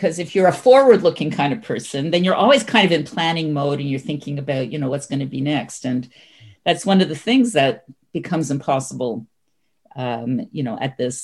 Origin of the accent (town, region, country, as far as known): Toronto, Ontario, Canada; born or raised there